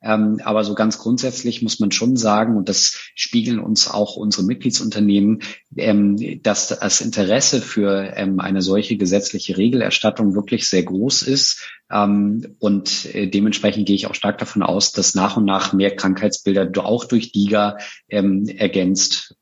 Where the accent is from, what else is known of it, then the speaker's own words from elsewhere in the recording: Northern Germany, Germany; born there; Ich bin das als gebürtiges Nordlicht